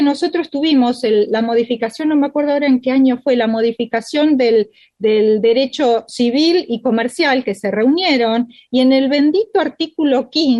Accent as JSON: {"language": "Spanish", "country": "Argentina", "said": "Ojo, nosotros somos argentinos."}